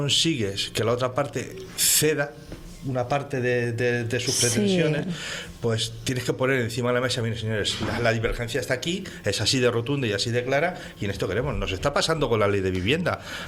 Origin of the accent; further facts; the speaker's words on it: La Orotava, Canary Islands, Spain; Mismamente en mi pueblo, en La Rotava, hay cerca de 3.000 viviendas vacías.